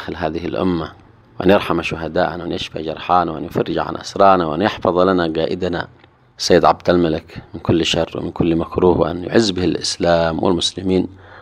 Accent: Yemen; تتوارثه الأجيال في بلدنا اليمن جيلا إثر جيل

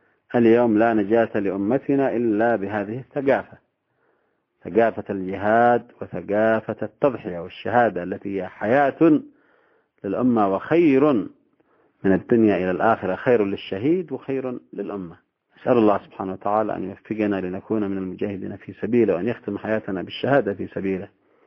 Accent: Yemen; وأثبت هذا نرى ثماره ونرى نتائجه في هذا الزمن، عندنا في اليمن

